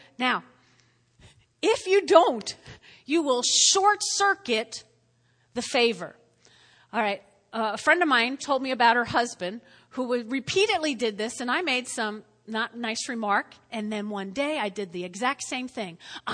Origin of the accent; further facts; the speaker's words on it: New Jersey, United States; I'm from New Jersey. I can say things a little rough sometimes, okay?